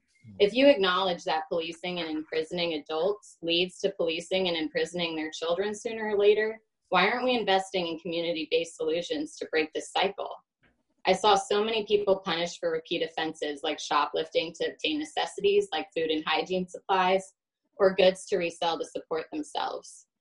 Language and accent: English; Portland, Oregon, United States; I grew up in Portland and worked as an administrative assistant in the Multnomah County District Attorney's Office as a summer job for 3 years.